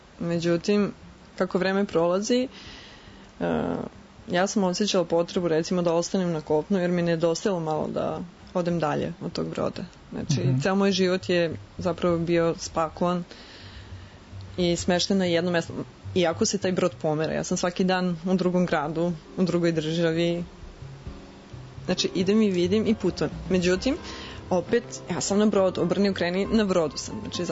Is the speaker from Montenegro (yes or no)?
no; Serbia; Od uvek sam bila ponosna na svoje poreklo. Znači … dolazim iz Srbije, ja sam Srpkinja i moja vera je pravoslavna.